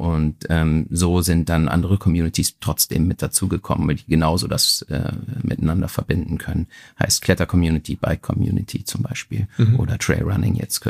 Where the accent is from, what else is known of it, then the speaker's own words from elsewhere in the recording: Northern Germany, Germany; ich komm aus dem Norden oder wohne nach wie vor im Norden.